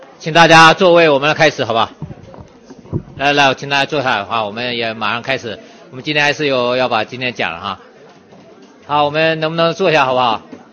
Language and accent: Chinese; China; 对我们中国人应该比较明白